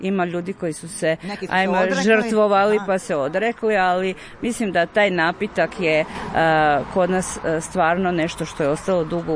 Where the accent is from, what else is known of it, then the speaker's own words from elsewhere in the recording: Podgorač, Osijek-Baranja County, Croatia; ono što se u tom periodu godine moglo zadržati u trapovima kod nas u Podgoraču, u podrumima i u špajzima.